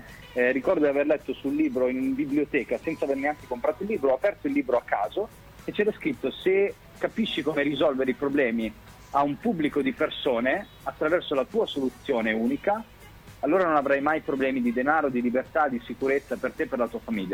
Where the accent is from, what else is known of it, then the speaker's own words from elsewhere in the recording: Milan, Lombardy, Italy; now in Rome, Italy; io mi trovavo, diciamo, a Roma, perché sono cresciuto a Milano, i miei genitori erano a Milano, ero venuto a Roma per la squadra per nuotare.